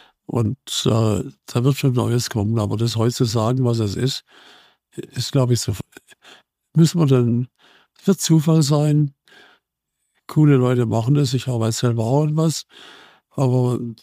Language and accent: German; Baden-Württemberg, Germany; wir sind beide aus dem Schwarzwald, das hilft.